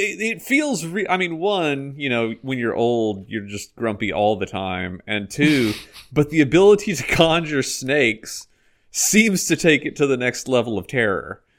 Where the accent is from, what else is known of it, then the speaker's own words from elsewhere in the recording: Dallas, Texas, United States; I'm from Dallas. I know what DFW is.